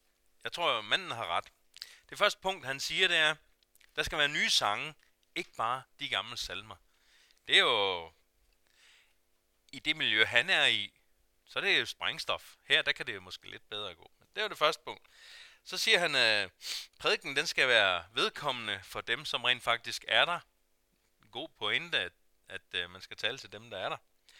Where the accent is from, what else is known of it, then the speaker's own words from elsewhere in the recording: Zealand, Denmark; Jeg voksede op uden for København. I må endelig ikke kalde mig københavner